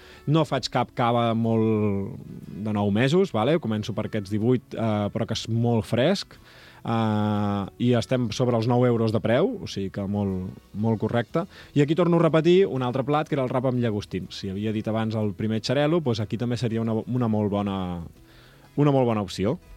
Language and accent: Catalan; Sant Joan de Mediona, Catalonia, Spain; és de Sant Joan de Mediona, d'on sóc jo